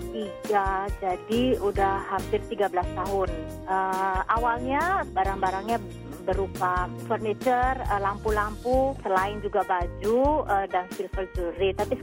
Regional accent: Italy; now in Indonesia

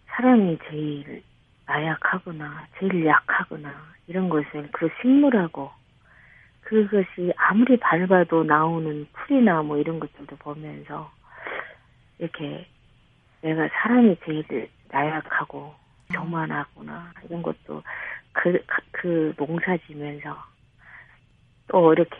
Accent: North Korea; now in South Korea; 내가 북한 사람이라는 그거 자체를 내가 이렇게 그냥 울타리를 치고 살았던 것 같아요.

